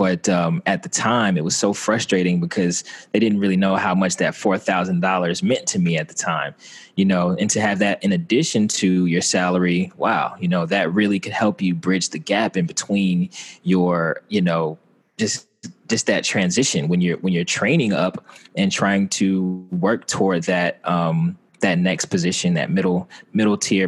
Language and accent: English; Atlanta, Georgia, United States; accent: Southern; I grew up in Atlanta, Georgia. That was kind of where we settled down, essentially, Atlanta, Georgia. But my father being in the Army for about 30 years, we moved around a lot too. So yeah, Atlanta's where I got that Southern accent from.